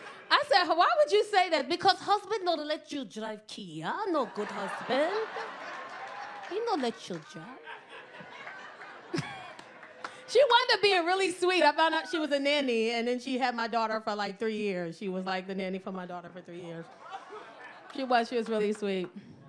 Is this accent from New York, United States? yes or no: yes; New York City, New York, United States; You know, I'm from the hood, I'm in the South Bronx, you know?